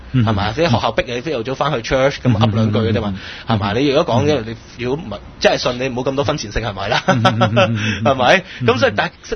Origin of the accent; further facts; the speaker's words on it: China; 其實我中國人講舉頭三尺有神靈咧